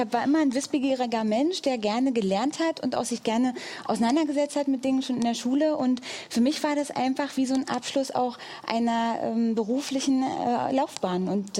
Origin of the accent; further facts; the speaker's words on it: Frankfurt, Brandenburg, Germany; born there; die meisten wissen mittlerweile, dass ich ostdeutschen Migrationshintergrund habe. Ich bin in Frankfurt-Oder geboren und habe in der Tat ja 16 Jahre lang in Berlin-Neukölln gearbeitet und auch politisch gewirkt.